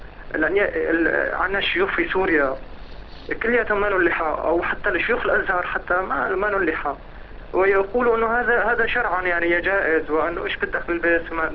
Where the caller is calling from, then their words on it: Saudi Arabia; أنا من السعودية